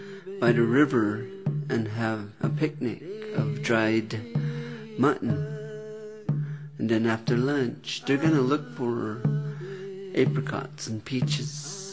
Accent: Kent, Arizona, United States; I'm from Kent, Arizona.

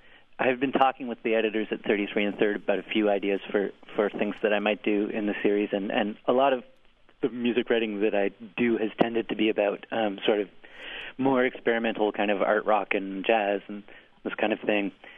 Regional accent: Canada; because of being Canadian

